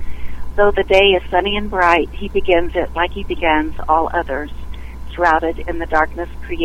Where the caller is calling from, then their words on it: Mount Vernon, Ohio, United States; A little town called Mount Vernon, which is north of Columbus, Ohio, so it's pretty central.